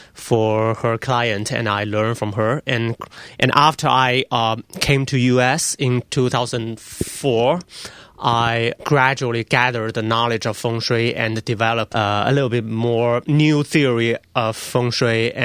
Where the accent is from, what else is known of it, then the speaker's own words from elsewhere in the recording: Nanjing, Jiangsu, China; I am from Nanjing in China.